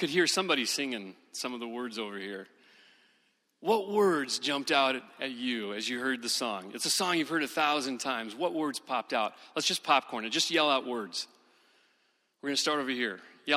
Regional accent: Minnesota, United States; I'm just from Western Minnesota. I'm just from a farm. I'm just a public school kid.

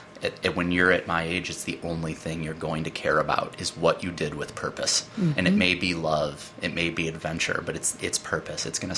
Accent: Midwest, United States; now in Idaho Springs, United States; You know, I'm originally from the Midwest, but have been in Colorado for about 10 years now.

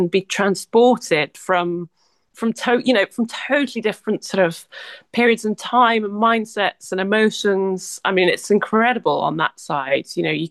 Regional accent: South West England, United Kingdom; Because I grew up in Somerset, so for me, Bournemouth actually is the closest orchestra to sort of my roots.

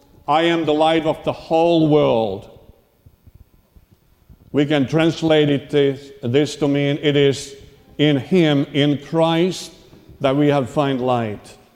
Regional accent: Finland; English is a second language; I am from Nordic countries of Finland, Scandinavia. And back there, this time of year, it's very dark.

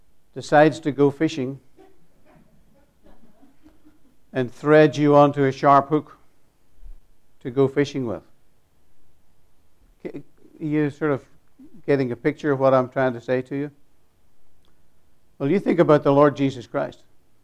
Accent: Ireland; I'm from Ireland. I was a policeman. My family were all seasoned drinkers.

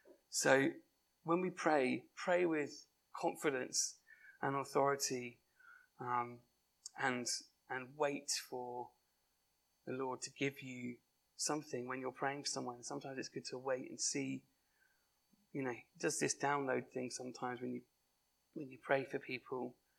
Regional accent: Chichester, South East England, United Kingdom; came up with this thing called 24/7 prayer in my hometown, Chichester.

